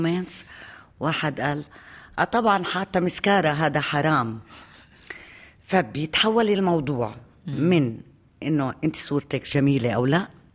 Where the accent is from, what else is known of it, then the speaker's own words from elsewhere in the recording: Jordan; احنا مثلا نشتري من سوريا ومن مصر ومن كل محل، منشتريش من الاردن